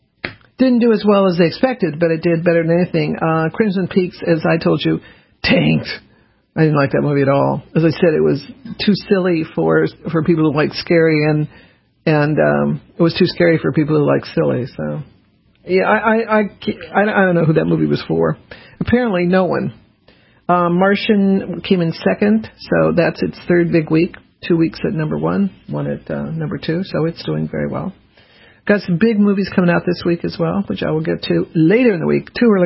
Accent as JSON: {"language": "English", "town": "Denver", "region": "Colorado", "country": "United States", "tie": "born or raised there", "said": "growing up in Denver, trick-or-treating, it always snowed on Halloween. I'm just not quite so used to it in the Northeast here"}